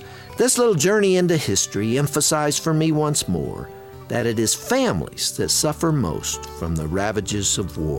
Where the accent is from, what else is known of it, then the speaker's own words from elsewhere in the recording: United States; It caught my attention because, as an American, I've always thought of our war dead as heroes and the enemy losses as, well, the enemy.